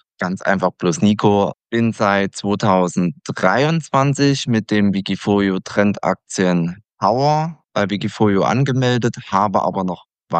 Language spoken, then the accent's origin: German; East Germany, Germany; now in Las Palmas de Gran Canaria, Spain; das Winterwetter in Deutschland, beziehungsweise in Ostdeutschland, wo ich herkomme, das ist nicht das Beste für mich gewesen.